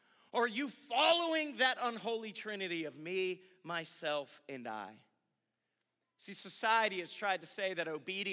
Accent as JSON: {"language": "English", "region": "Georgia", "country": "United States", "tie": "born or raised there", "said": "It's from growing up in Georgia."}